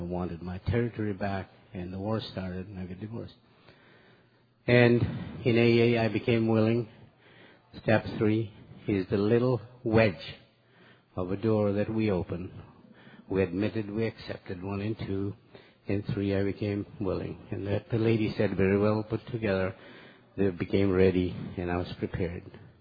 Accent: Fiji; born there; I was born in Fiji. Drinking was a privilege. I come from a very well-to-do family

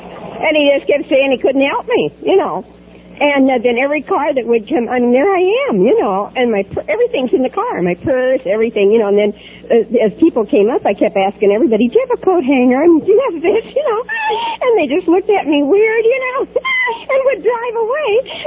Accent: Kansas, United States; I was born and raised in Kansas, which is a dry state, and there was no alcoholism in my family.

